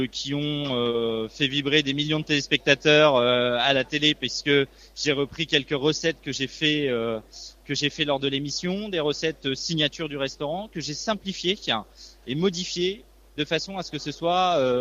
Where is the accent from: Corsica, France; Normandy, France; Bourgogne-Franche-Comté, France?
Normandy, France; puisque je suis normand pur beurre et très attaché à mes terres natales.